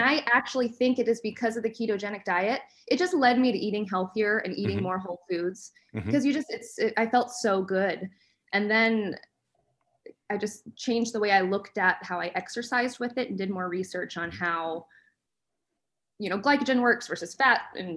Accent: Colorado, United States; moved away as an adult; also born or lived in New York City / Washington, D.C. / Garmisch, Germany; now in Georgia; Colorado. That's where I'm from. And we've just been on this wild nomadic goose chase. So since 2016, we moved from Colorado to New York City, to Washington, D.C., to Garmisch, Germany, and we're now in Georgia.

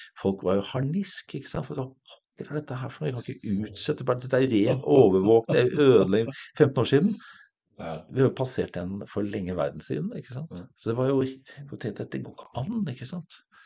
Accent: Elverum, Innlandet, Norway; also born or lived in Oslo; Jeg vokste opp i Elverum, jeg er født i Oslo, jeg vokste opp i Elverum.

